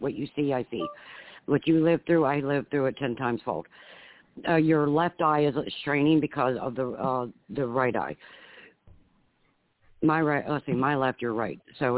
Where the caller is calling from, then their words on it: Virginia, United States; I'm calling from Virginia.